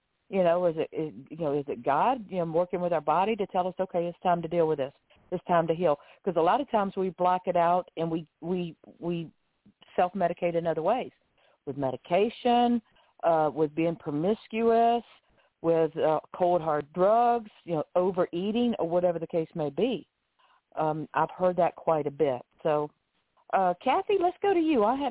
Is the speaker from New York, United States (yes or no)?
no; Augusta, Georgia, United States; now in Pompano Beach, United States; Atlanta, Georgia. I'm from Augusta, Georgia.